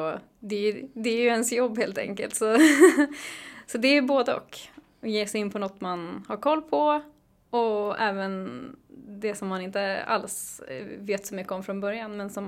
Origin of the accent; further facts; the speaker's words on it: Stockholm, Stockholm County, Sweden; also born or lived in Hälsingland; Jag är född och uppvuxen i Stockholm och sen har jag bott i flera år i Hälsingland.